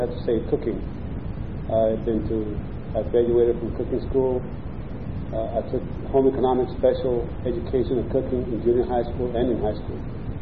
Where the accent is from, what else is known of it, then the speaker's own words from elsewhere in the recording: Puerto Rico; born there; Yes, I was. I was born in Puerto Rico. That makes me a naturalized citizen.